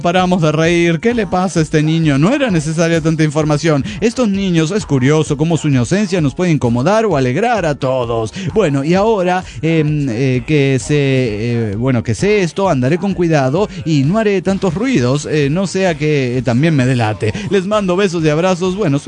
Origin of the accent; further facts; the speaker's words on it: Durango, Mexico; now in Fresnillo, Mexico; Bueno, yo soy de Durango y tengo que ir a ver a mis hijas los fines de semana, desde Fresnillo hasta Durango.